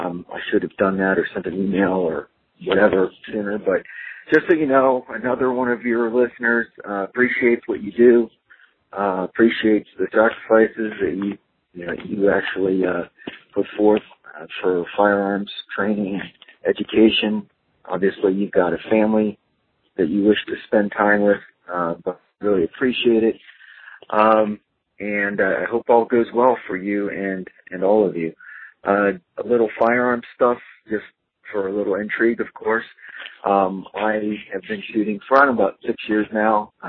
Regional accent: Cincinnati, Ohio, United States; I'm from Cincinnati.

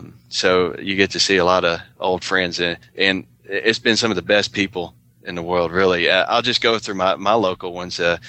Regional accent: Arkansas, United States; all the crop dusters I grew up with in Arkansas.

